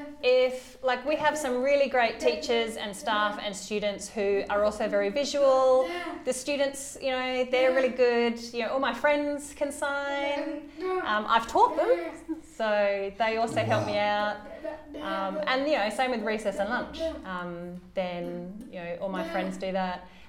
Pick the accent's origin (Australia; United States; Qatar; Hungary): Australia; Tasmania; I was from Tasmania, which was even smaller than that. We were the only deaf family in all of Tassie.